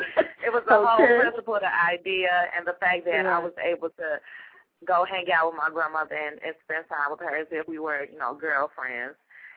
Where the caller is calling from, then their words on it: Chicago, Illinois, United States; I'm calling from Chicago.